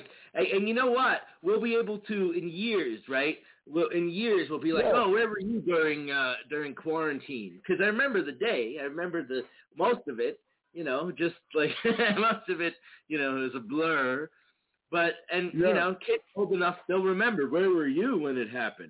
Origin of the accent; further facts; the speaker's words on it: Brooklyn, New York, United States; also born or lived in Queens; I was born in Booth Memorial Hospital in Queens, but I lived most of my life in Brooklyn, down in Sheepshead Bay